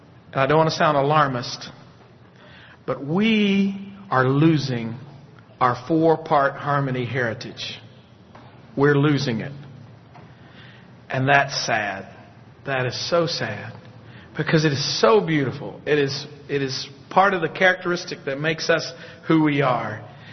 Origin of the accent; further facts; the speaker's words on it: Tennessee, United States; Now, when I grew up in West Tennessee, the congregation that I was a part of would bring